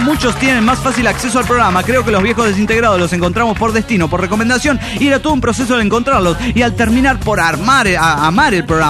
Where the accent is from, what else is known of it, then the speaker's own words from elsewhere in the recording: Guadalajara, Jalisco, Mexico; de Guadalajara, Jalisco, México.